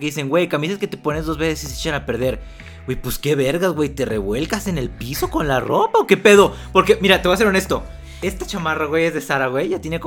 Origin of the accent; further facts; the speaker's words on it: Mexico; que somos los mexicanos